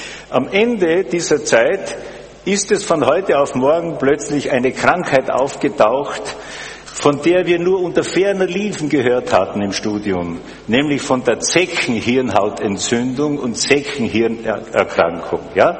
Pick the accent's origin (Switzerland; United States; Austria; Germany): Austria; Styria; Ich komme aus der Weststeiermark.